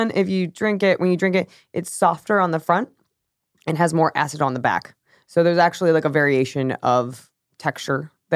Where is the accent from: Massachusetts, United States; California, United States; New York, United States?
California, United States; I didn't like grow up with a basement, so I can't. Growing up in California, I haven't been in very many basements, but I totally get.